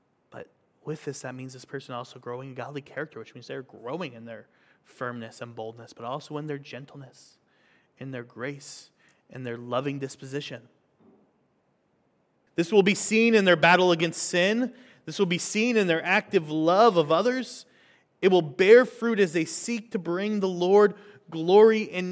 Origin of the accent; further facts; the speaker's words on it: St. Augustine, Florida, United States; When my family goes back to my hometown in St. Augustine, Florida, there's a park that we love to get to every time we go back